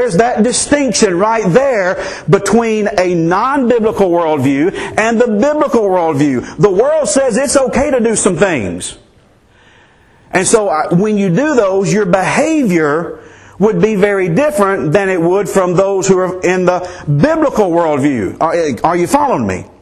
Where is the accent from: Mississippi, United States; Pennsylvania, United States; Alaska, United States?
Mississippi, United States; at least where I grew up in Mississippi, very conservative, very traditional.